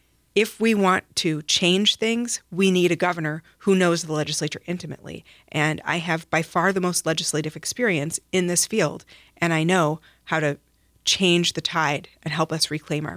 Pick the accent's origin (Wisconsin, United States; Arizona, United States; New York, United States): Wisconsin, United States; the reason that I grew up in Wisconsin, my parents settled in rural Taylor County when I was little, outside of Medford, north of Highway 29.